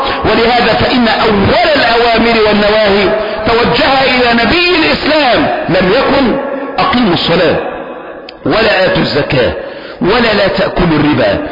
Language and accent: Arabic; Damietta, Damietta Governorate, Egypt; ليس عندنا في دمياط